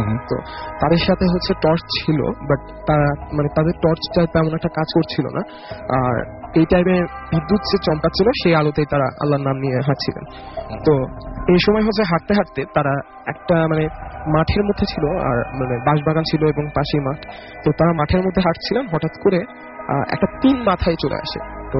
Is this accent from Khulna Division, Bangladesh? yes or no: yes; Kumarkhali, Khulna Division, Bangladesh; now in Dhaka, Bangladesh; আমার গ্রাম হচ্ছে কুষ্টিয়া কুমারখালীর মধুপুর গ্রামে।